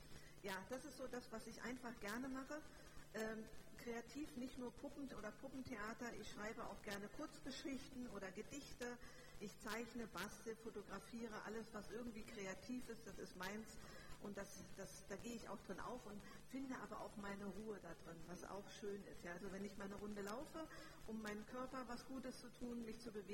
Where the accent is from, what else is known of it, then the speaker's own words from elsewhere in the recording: Brandenburg, Germany; Ich bin in Brandenburg aufgewachsen, also kein Schwabe, ganz anders. Und ich habe auch schon in 7 Bundesländern gelebt. Also ich bin in Deutschland schon ein bisschen rumgekommen.